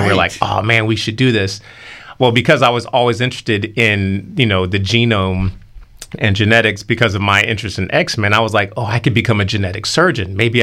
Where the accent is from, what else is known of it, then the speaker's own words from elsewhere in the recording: Durham, North Carolina, United States; So growing up, I always had weight issues. I grew up in Durham, North Carolina.